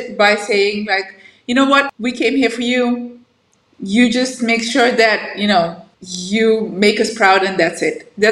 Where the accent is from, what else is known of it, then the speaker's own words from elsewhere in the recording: Netherlands; because I grew up in Holland, in Netherlands.